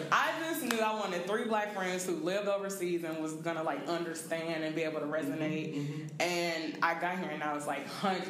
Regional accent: Texas, United States; now in Thailand; move abroad from the first time from Texas, which we are both from Texas.

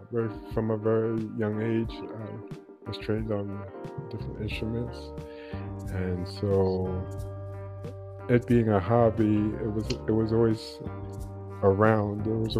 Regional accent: New York, United States; also born or lived in Jamaica; I was born in Jamaica, and I grew up in New York

